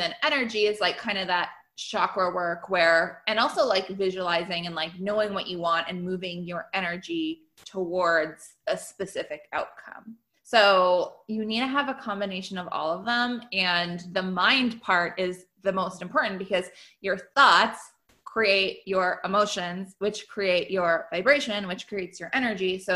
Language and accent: English; Canada; I'm Canadian